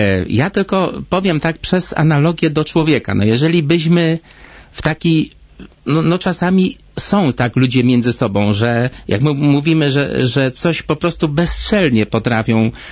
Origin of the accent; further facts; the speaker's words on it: Bestwina, Silesian Voivodeship, Poland; Ja pochodzę z Bestwiny pod koło Bielska Białej.